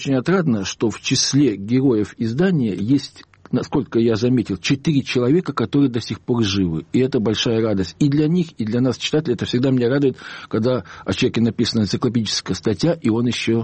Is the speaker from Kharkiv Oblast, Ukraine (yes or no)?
no; Kyiv, Ukraine; Я киевлянин, поэтому он меня всегда интересовал.